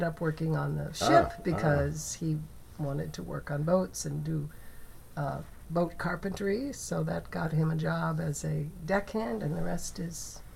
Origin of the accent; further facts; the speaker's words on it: Ohio, United States; also born or lived in Indiana; now in Rhode Island, United States; I'm not from Rhode Island. I'm from Ohio and Indiana and what we call the Midwest, and came to Rhode Island when I got married, and it was so beautiful we just decided to stay.